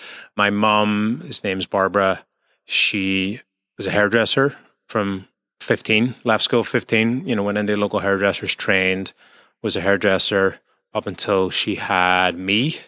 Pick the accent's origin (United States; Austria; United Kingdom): United Kingdom; Derry, Northern Ireland; So I was born in 1976 in Derry, in Northern Ireland. And I grew up as a child through the 80s, with certainly the Troubles as a backdrop.